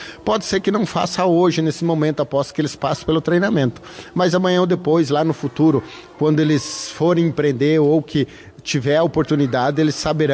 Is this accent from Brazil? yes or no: yes; Barracão, Rio Grande do Sul, Brazil; eu venho do município de Barracão, venho de uma família de pequenos agricultores, morava na barranca do Rio Uruguai